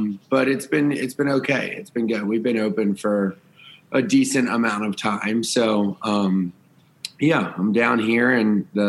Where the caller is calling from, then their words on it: Charleston, South Carolina, United States; I'm in Charleston, South Carolina.